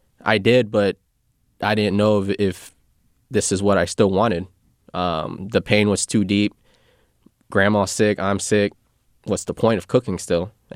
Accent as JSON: {"language": "English", "town": "Sacramento", "region": "California", "country": "United States", "tie": "born or raised there", "said": "growing up in Sacramento, there are so many different multicultural, you know, cuisines out here."}